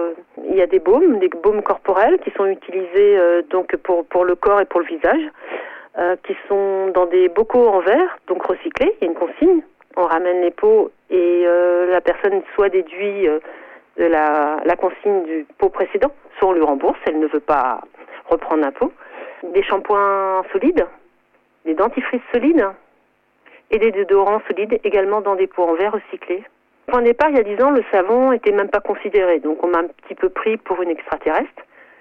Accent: Paris, Île-de-France, France; à l'origine, je suis parisienne, j'ai décidé d'aller vivre à la campagne

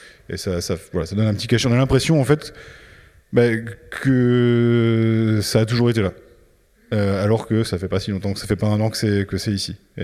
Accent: Château-Gontier, Pays de la Loire, France; born there; Je suis né à Château-Gontier. Donc c'est un territoire que je connais bien.

